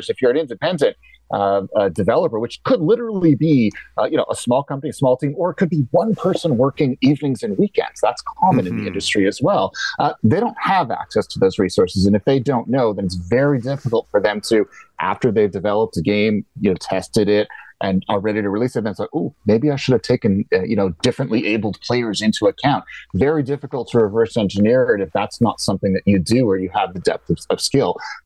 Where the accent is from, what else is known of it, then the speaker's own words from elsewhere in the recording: Montreal, Quebec, Canada; Next time I'm back in Montreal, that's my hometown, I'm going to have to look this guy up.